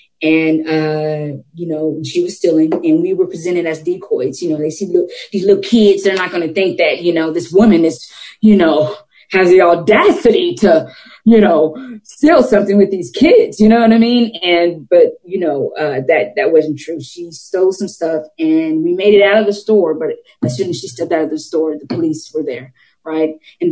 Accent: Chicago, Illinois, United States; born there; So with that being said, I was born in Chicago, Illinois, September 5th of 1981.

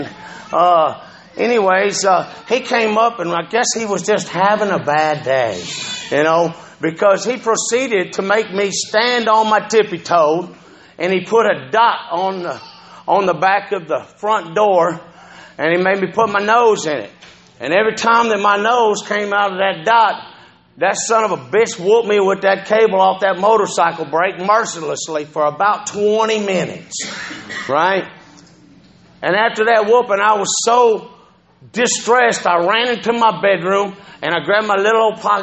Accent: Houston, Texas, United States; born there; And so I was born in Houston, 69.

